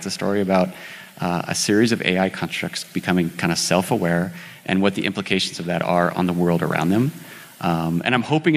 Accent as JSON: {"language": "English", "town": "Helena", "region": "Montana", "country": "United States", "tie": "born or raised there", "said": "Okay, so I grew up in Helena, so I'm a pretty local Montanan. From Helena, I came to MSU, and I'm an MSU grad."}